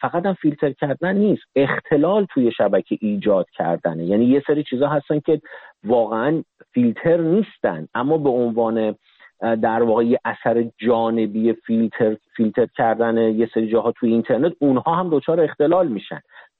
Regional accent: Iran; در ایران به دنیا اومدم و بزرگ شدم

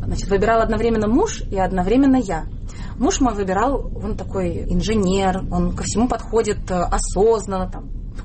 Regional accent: Saint Petersburg, Russia; now in Israel; Москвичи меня почему-то все окрестили москвичкой, хотя я очень горжусь, что я из Петербурга, со своими замашками.

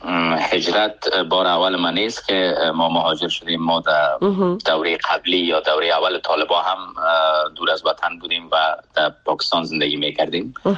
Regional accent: Afghanistan; born or raised there; moved away as an adult

